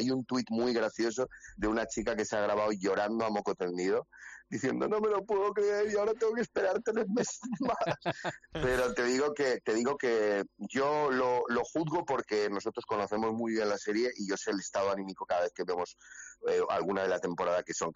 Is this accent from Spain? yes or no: yes; Valencian Community, Spain; ¿Puedo soltar una de lo que me siento muy orgulloso siendo valenciano